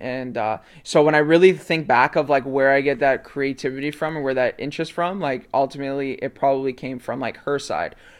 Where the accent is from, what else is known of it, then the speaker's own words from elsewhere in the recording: Mississauga, Ontario, Canada; also born or lived in Toronto; I was born in Toronto, and for the vast majority of my life, I've lived in Mississauga. For those that don't know, it's like a suburb 20 minutes literally from Toronto